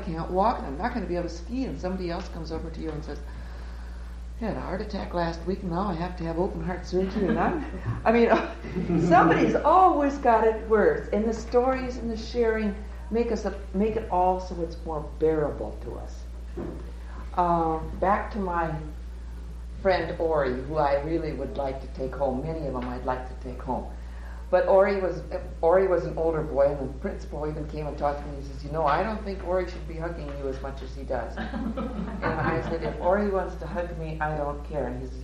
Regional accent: Pierre, South Dakota, United States; I come from Pierce, South Dakota. And I teach in a school in Pierce, South Dakota that is a boarding private school.

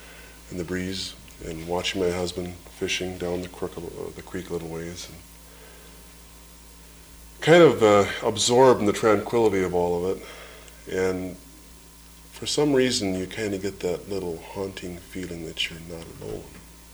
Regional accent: Montana, United States; from Montana.

